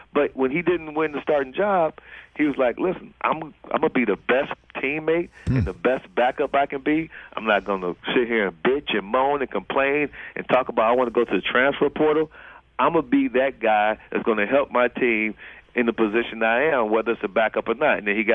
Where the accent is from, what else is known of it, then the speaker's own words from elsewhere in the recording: Cleveland, Ohio, United States; Born and raised in Cleveland, Ohio.